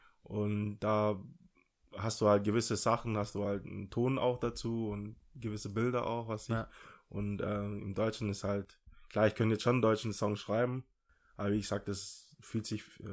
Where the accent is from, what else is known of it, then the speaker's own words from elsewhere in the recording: Ghana; ich bin ja, wie gesagt, in Ghana geboren worden und ich muss auch dazu sagen, dass ich in einer Stadt, also in einer Großstadt aufgewachsen bin, in Ghana.